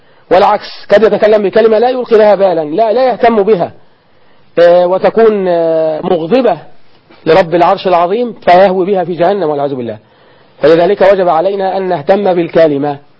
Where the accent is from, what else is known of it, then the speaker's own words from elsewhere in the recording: Egypt; أنا مصري، حتى لا يقال أحد أنه يتطاول على المصري، لا أنا مصري مثلكم، مسلم أحب الله ورسوله